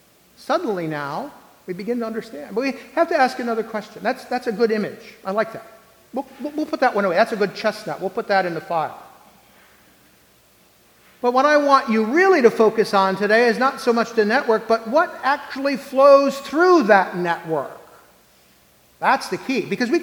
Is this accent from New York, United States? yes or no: yes; Buffalo, New York, United States; also born or lived in Rochester; now in Harrisburg, United States; I'm originally from Western New York. Grew up mostly between Buffalo and Rochester, and most of my adult life in Buffalo